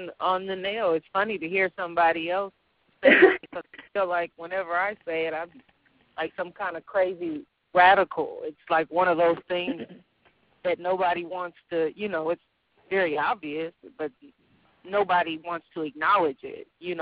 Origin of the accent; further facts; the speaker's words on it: San Francisco, California, United States; I was born and raised in Hunter's Point